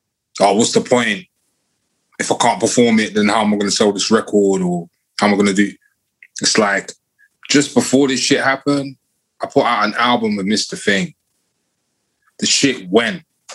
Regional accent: Kilburn, London, United Kingdom; I'm from Kilburn.

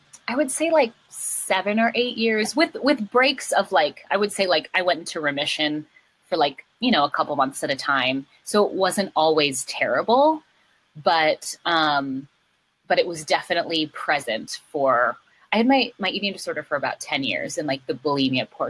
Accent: Twin Cities, Minnesota, United States; In Minnesota. In the Twin Cities.

